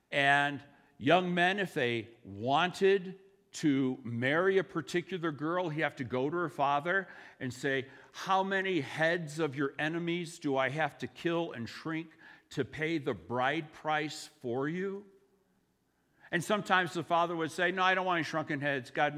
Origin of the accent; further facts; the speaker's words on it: Ireland; Well, the Irish guy, me being Irish, I can identify.